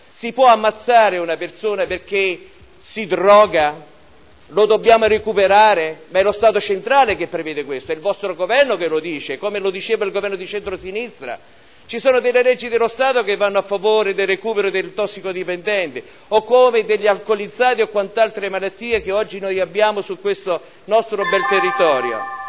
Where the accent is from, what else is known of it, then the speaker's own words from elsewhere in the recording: Modena, Emilia-Romagna, Italy; born there; io sono nato a Modena dal 78